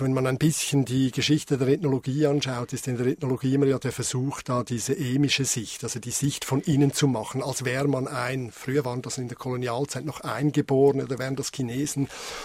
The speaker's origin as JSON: {"language": "German", "country": "Switzerland", "said": "über meine Herkunft als Schweizer, als Westler nachzudenken."}